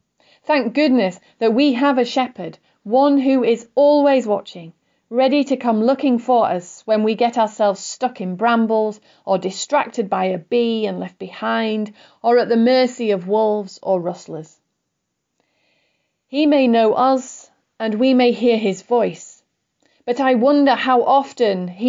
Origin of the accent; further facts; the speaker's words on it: Yorkshire and the Humber, United Kingdom; Where I grew up in Yorkshire